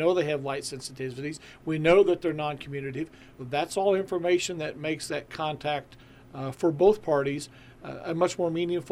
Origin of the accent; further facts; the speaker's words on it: Huntsville, United States; Of course, I was raised in Huntsville, so this is all home ground for me.